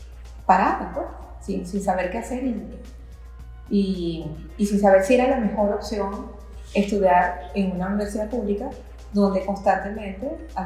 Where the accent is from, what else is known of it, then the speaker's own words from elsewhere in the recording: Caracas, Capital District, Venezuela; yo soy caraqueña.